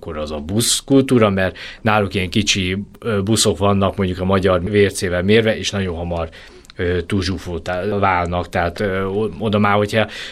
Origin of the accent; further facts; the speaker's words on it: Hungary; én azt javaslom, hogy inkább az emberek ezt a 2-3 csillagos, én magyarként mondom